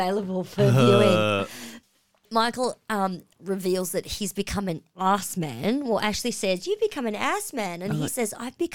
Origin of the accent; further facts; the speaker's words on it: Australia; She gave your son an Aussie name, which as an Aussie, that's a bad name.